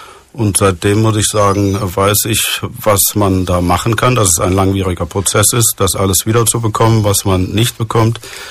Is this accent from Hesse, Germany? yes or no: no; Mönchengladbach, North Rhine-Westphalia, Germany; ich komme aus Mönchengladbach. Bin 57 Jahre